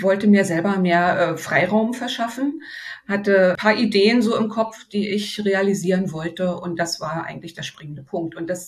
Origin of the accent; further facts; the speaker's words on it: Schwedt an der Oder, Brandenburg, Germany; und über meine Heimatstadt Schwedt an der Oder und über die ganze Region geschrieben